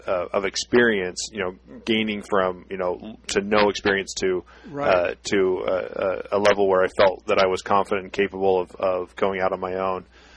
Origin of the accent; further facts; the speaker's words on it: Utah, United States; I wanted to be out west because I grew up in Utah